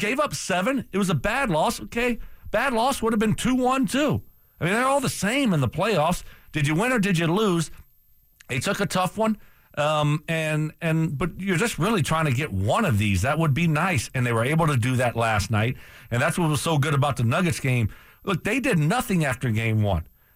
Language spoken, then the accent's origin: English; Louisiana, United States; I grew up in Louisiana. We didn't have any, you know, ice skating rinks around.